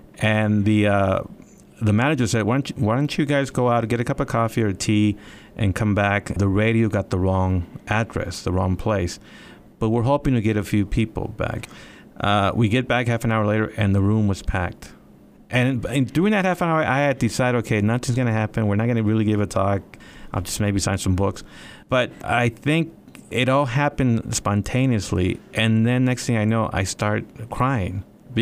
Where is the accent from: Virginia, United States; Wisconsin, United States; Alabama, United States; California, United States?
California, United States; I mean, as you said earlier, I grew up in California